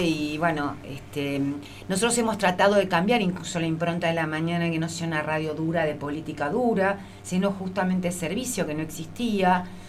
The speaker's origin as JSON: {"language": "Spanish", "region": "Buenos Aires", "country": "Argentina", "moved": "yes", "lives_now": "Patagonia, Argentina", "said": "Yo hace años que vivo en la Patagonia por decisión propia, soy porteña, pero decidí por mi cuenta venir a vivir a la Patagonia. A uno lo conmueve, siendo de la ciudad más importante de la Argentina"}